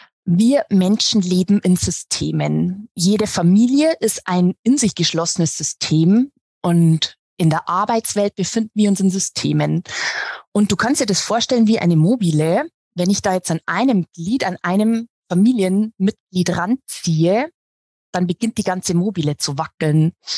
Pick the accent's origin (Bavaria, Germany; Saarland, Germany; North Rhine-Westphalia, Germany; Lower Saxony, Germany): Bavaria, Germany; Regensburg; Und ich bin aus Regensburg, aus Bayern.